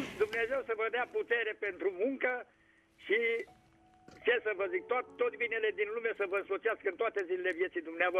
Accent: Slatina, Olt County, Romania; eu sunt din Slatina

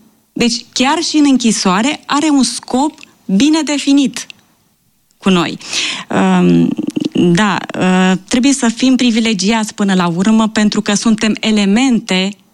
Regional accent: Slănic, Prahova, Romania; also born or lived in Ploiești; M-am născut în Ploiești, am copilărit în Slănic, Vărbilău, o comună de lângă Slănic.

